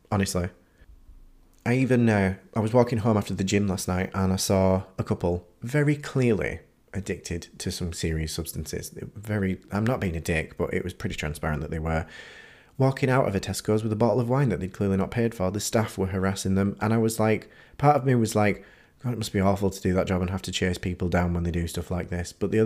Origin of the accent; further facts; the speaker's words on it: United Kingdom; But the problem is that there's a level of weird indoctrination that comes with being British.